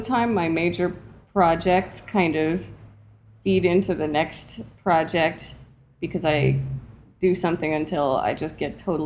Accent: New York City, New York, United States; Yeah, I grew up in New York City.

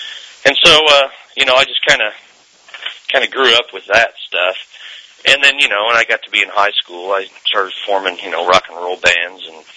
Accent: Lawrence, Kansas, United States; Well, I grew up in Lawrence, and I grew up playing in my folks' country and western band since I was like 12 years old.

